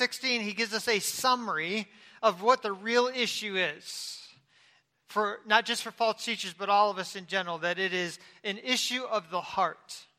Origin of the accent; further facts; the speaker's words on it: California, United States; You know, I'm from California, so when you come up the PCH, the one, you keep coming, and you keep coming, and where do you end up?